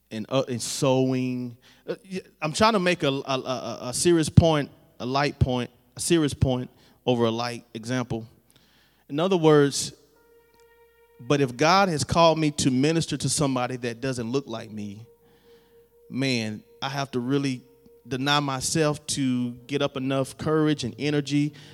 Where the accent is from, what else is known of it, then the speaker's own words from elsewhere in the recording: Fair Forest, South Carolina, United States; I'm from Fair Forest, South Carolina, and I'm proud about it.